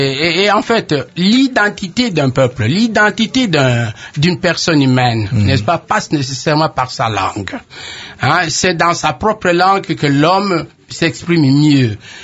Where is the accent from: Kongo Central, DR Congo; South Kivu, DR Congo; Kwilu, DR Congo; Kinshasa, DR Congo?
Kwilu, DR Congo; Bandundu; also born or lived in Kisangani; j'ai séjourné 11 ans à Kisangani, j'ai même été jusqu'à Bouta. J'avais oublié que j'étais de Bandundu.